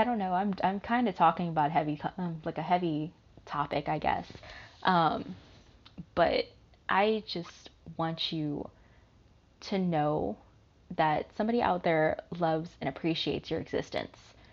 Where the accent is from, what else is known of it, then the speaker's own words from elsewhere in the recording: the South, United States; I'm from the South. That should tell you everything.